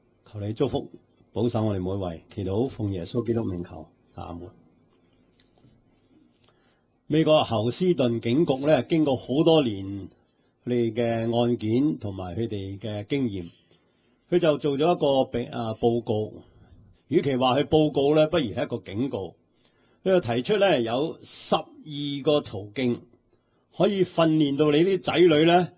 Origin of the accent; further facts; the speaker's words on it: China; 尤其是我哋中国人嘅父母呢就最兴嘅。